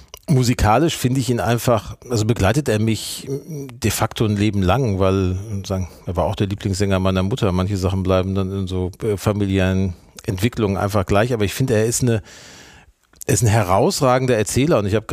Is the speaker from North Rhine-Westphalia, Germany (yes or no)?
yes; Gelsenkirchen, North Rhine-Westphalia, Germany; born or raised there